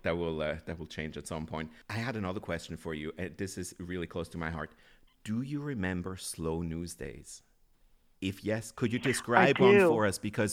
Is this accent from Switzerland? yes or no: yes; Switzerland; I grew up in Switzerland